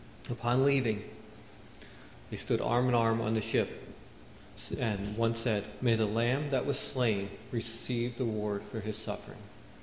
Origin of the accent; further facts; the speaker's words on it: New Jersey, United States; I grew up in South Jersey, was born and raised there, lived there most of my life.